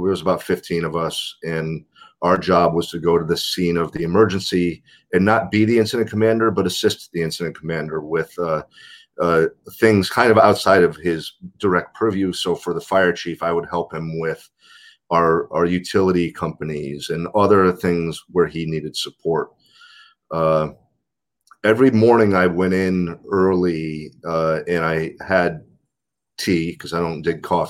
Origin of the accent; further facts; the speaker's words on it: Connecticut, United States; Cool. I grew up in Connecticut. I was not a good kid when I was early teens